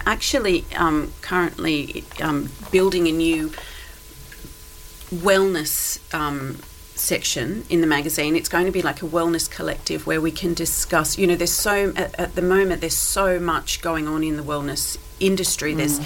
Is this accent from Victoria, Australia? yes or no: no; Sydney, New South Wales, Australia; I'm from an island. It's just a bit bigger island than the Isle of Wight. No, I'm from Sydney. I grew up in Sydney.